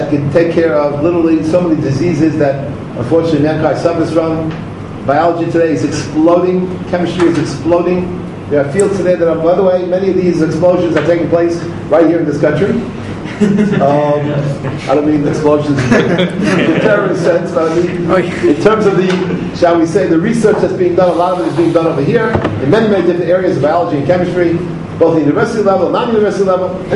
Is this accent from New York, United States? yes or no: yes; New York, United States; And I'm a New Yorker. I'm a New Yorker. I grew up in New York, and I'm a New Yorker all the way.